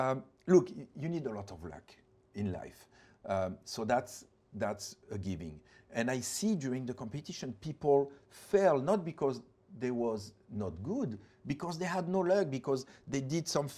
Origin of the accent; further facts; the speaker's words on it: Bandol, Provence-Alpes-Côte d'Azur, France; English is a second language; So what a better childhood than growing up in Provence, traveling to Ibiza, go to a little school in Bandol. There was only 7,000 people living there. So it was a small community. I think I had a very happy childhood in Provence, in Bandol.